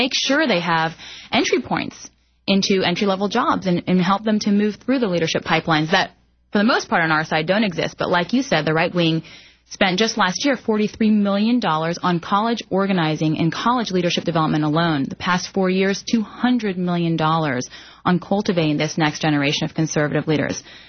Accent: Atlanta, Georgia, United States; born there; I was actually born here in the United States. My parents came in 1974, and I was born in 1976 in Atlanta, Georgia.

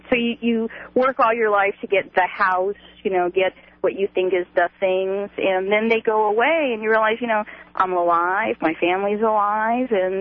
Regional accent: Los Angeles, California, United States; born there; I was born in Los Angeles, did all my training in California.

